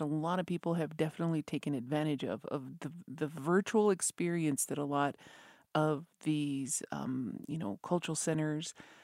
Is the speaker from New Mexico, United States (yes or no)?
yes; Masota Pueblo, New Mexico, United States; from Masota Pueblo, and we are hearing about tribal tourism today.